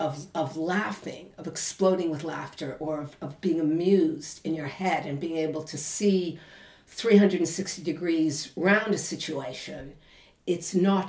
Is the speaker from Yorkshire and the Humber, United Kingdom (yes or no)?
no; London, United Kingdom; I've been here most of my life. And basically, I'm a Londoner.